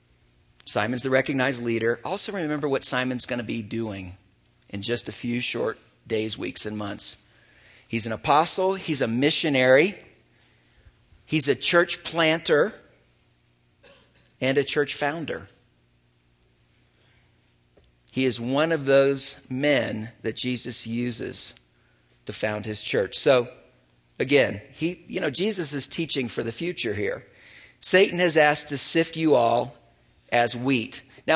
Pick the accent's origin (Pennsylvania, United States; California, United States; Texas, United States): Texas, United States; I'm from Texas, y'all.